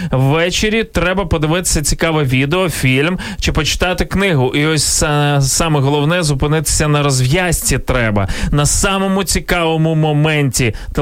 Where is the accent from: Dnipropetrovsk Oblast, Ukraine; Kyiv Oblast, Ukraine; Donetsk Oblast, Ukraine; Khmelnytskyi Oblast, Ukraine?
Kyiv Oblast, Ukraine; Ivankiv; Ну, я з Іванкова.